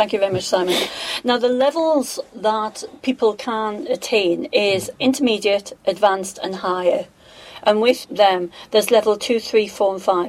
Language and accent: English; North East England, United Kingdom; accent: North East England; obviously by my accent, you can tell I'm from the northeast of England, where apprenticeships were particularly strong because it was very much a manufacturing, industrial, shipyards, mining background.